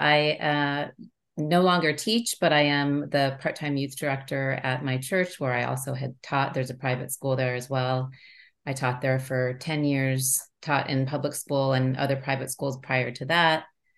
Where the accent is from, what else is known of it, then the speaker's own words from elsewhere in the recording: California, United States; Well, you said … I am from California. Live in Southern California now, which is where I've always lived.